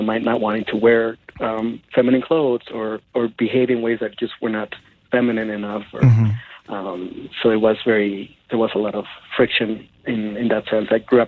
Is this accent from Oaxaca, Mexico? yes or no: yes; Oaxaca, Mexico; I grew up in Oaxaca, Mexico